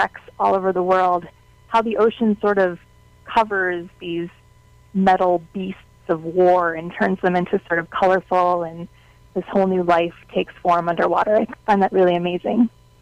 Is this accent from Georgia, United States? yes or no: no; Wisconsin, United States; I grew up in Wisconsin, but I had relatives who lived in Hawaii and also in Florida